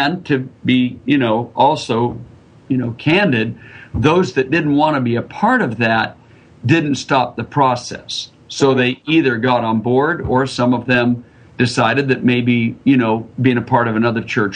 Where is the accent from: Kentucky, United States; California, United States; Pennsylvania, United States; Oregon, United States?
Oregon, United States; also born or lived in Indiana; now in Georgia, United States; Yep. I grew up in Oregon. And of course, you know, that is a different culture that I grew up in.